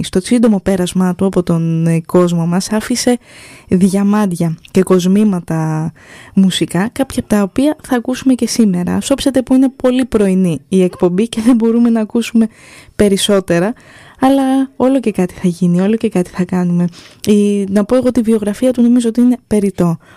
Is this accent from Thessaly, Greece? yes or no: yes; Trikala, Thessaly, Greece; στην ιδιαίτερη πατρίδα μου, στα Τρίκαλα, στη Θεσσαλία